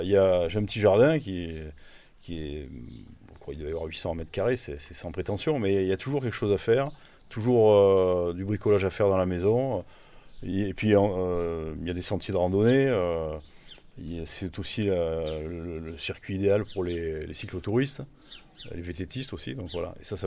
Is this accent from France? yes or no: yes; Avignon, Provence-Alpes-Côte d'Azur, France; Pas du tout, non. On est originaire d'Avignon.